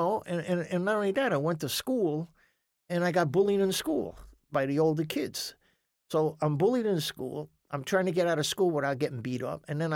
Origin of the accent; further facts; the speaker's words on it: New York City, New York, United States; born there; I was born actually in Little Italy on the Village.